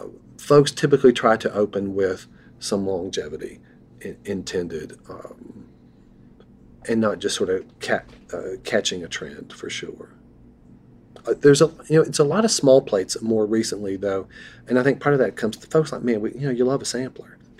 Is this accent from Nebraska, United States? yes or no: no; Asheville, North Carolina, United States; So it's funny, growing up in Asheville, growing up in Appalachia, I mean, I definitely, you know, grew up in a household where we had country fried steak and we had pinto beans and cornbread and green beans and things like that.